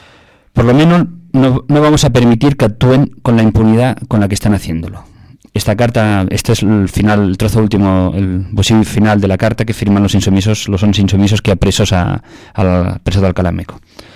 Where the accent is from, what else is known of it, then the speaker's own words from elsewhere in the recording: Bellmunt, Catalonia, Spain; Doncs bona tarda … de Bellmunt, com us ha dit l'Oriol